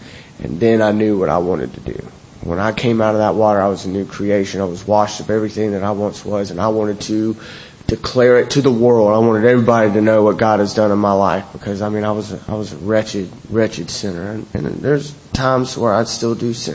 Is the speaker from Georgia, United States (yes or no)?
yes; Augusta, Georgia, United States; I'm from Augusta, Georgia, and, you know, everything, my whole life, my family, everything's out there.